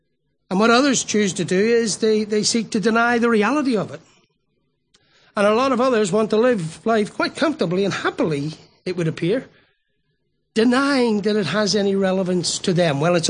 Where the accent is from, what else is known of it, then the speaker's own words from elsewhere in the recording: Northern Ireland, United Kingdom; As a young boy growing up in Northern Ireland